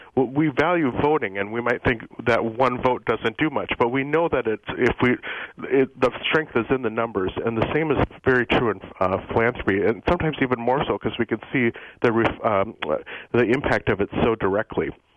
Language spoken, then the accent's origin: English; Minneapolis, Minnesota, United States; also born or lived in Wisconsin; I am indeed. I hail from Minneapolis, and I even lived in western Wisconsin for a good stretch north of Hudson.